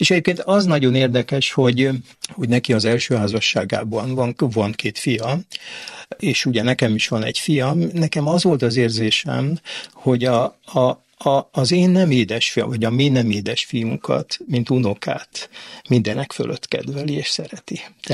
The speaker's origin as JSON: {"language": "Hungarian", "town": "Szeged", "region": "Csongrád-Csanád", "country": "Hungary", "tie": "born there", "said": "Én ugye Szegeden születtem, az édesapám az jogászember volt"}